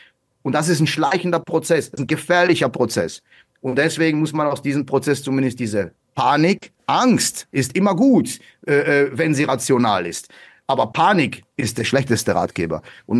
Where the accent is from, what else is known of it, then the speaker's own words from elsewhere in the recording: Germany; now in Switzerland; Wir in der Schweiz hoffen auch extrem drauf. Gut, zunächst. Erstmal bin ich Deutscher und es ist mir alles andere als nicht wichtig.